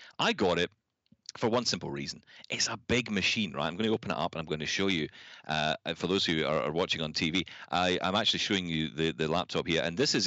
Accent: Scotland, United Kingdom; I'm doing the exact opposite of being Scottish.

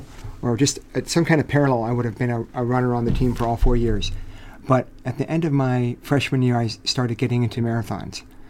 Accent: Rockville, Maryland, United States; So I grew up in a suburb of Washington, D.C. Mm-hmm. I had a very happy childhood. Went to high school in Rockville, Maryland.

